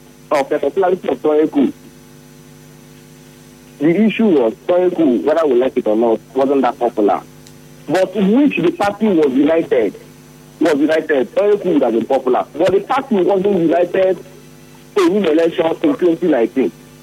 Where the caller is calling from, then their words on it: Port Harcourt, Rivers, Nigeria; I'm calling from Port Harcourt.